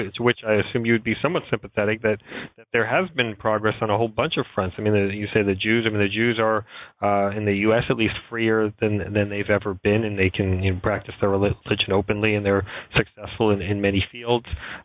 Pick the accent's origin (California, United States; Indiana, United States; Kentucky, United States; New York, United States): New York, United States; New York City; when I was growing up in New York, you could not walk in Central Park in the day or the night